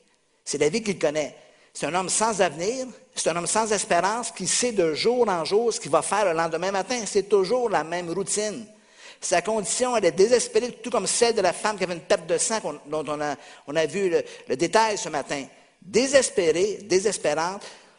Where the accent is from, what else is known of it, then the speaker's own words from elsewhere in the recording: Surgères, Nouvelle-Aquitaine, France; Maintenant, mon accent a été un peu changé. C'est la déformation d'Amérique. Mais je viens d'ici, vous devriez me considérer comme l'un des vôtres.